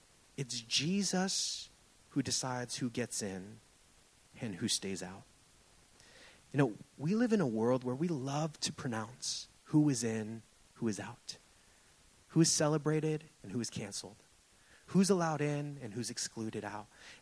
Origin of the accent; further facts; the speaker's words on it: San Francisco, California, United States; We grew up right here in Japantown.